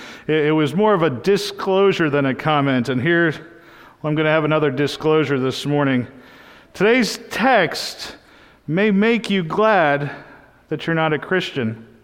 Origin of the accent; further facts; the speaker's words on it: Boston, Massachusetts, United States; in my hometown of Massachusetts, of Boston, everyone was used to the bald-headed, sunglass-wearing, goatee